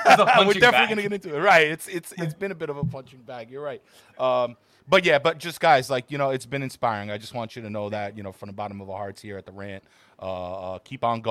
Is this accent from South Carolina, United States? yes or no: no; Astoria, New York, United States; I'm from Astoria, which makes me 3% Greek.